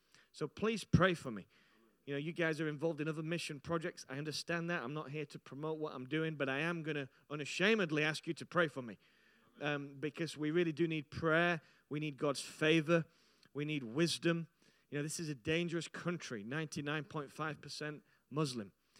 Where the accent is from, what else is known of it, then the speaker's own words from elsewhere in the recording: Barnsley, Yorkshire and the Humber, United Kingdom; now in Staffordshire, United Kingdom; And I'm originally a Yorkshireman. I'm from Yorkshire, from Barnsley, South Yorkshire. Hey, James. And I'm from that little town. And then I moved to Staffordshire about 3 years ago.